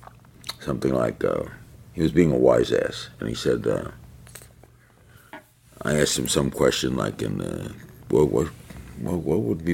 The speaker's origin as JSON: {"language": "English", "region": "New York", "country": "United States", "tie": "born or raised there", "said": "I grew up in New York"}